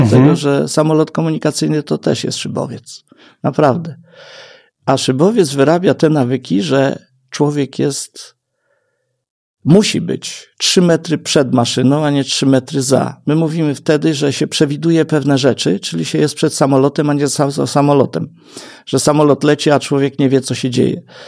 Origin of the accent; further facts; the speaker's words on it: Lublin Voivodeship, Poland; Ja wychowałem się na wsi w województwie lubelskim. Wtedy to była wieś zabita deskami, teraz to jest perełka, naprawdę.